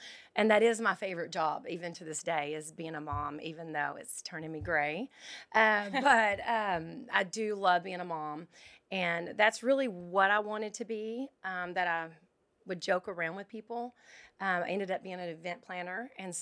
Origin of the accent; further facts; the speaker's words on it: Troup, Texas, United States; Troop, yes. I grew up, it had a little over 1,000 people.